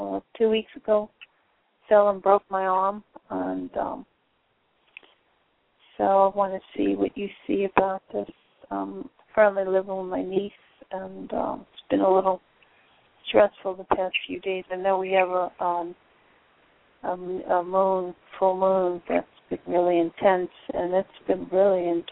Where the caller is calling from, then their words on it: Florida, United States; from Florida.